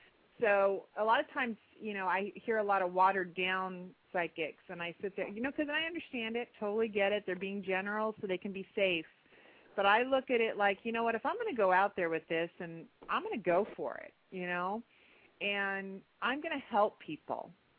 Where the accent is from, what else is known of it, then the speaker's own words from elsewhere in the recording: Ohio, United States; And coming from, again, Ohio, a small town in Ohio, my grandmother was Canton.